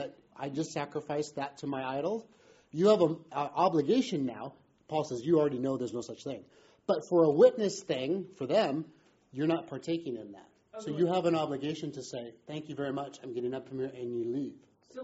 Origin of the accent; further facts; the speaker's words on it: Huntington Beach, California, United States; I'm from Huntington Beach.